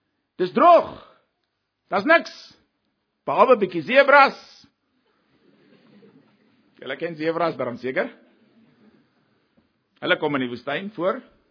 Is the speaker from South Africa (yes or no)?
no; Namibia; ek het groot geword in Namibië. Ek het baie jare daar gebly, ek was al my skoolloopbaan in Namibië